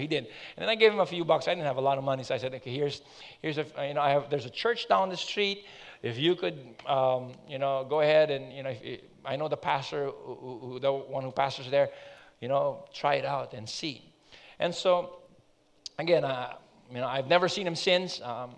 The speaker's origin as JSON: {"language": "English", "country": "Philippines", "said": "and I'm really from the Philippines. I'm just here studying."}